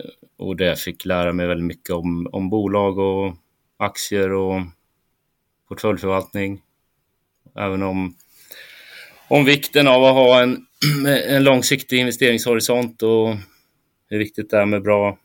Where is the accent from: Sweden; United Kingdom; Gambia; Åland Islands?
Sweden; Katrineholm, Södermanland; now in Stockholm, Sweden; som du sa så är jag uppväxt i Katrineholm i Sörmland.